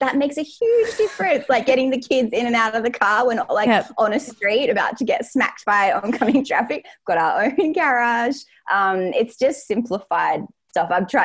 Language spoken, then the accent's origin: English; Perth, Western Australia, Australia; I grew up in Perth. Which is, I guess, relatively small city, but we were quite central, close to the sea, had a really nice childhood, went camping a lot, went to Rottnest and Margaret River.